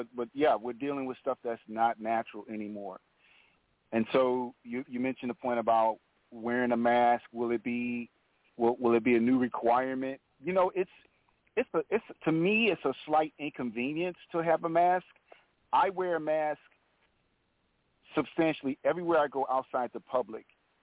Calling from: Chicago, Illinois, United States; also born or lived in Maryland; I'm previously calling from Maryland, but now I'm calling from Chicago on the South Side.

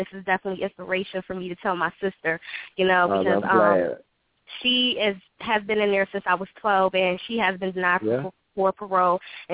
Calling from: Plainfield, New Jersey, United States; I'm calling from Plainfield

